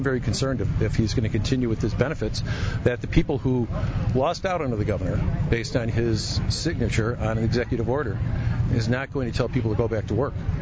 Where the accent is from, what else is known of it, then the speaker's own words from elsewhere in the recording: Chicago, Illinois, United States; I'm a prosecutor from Chicago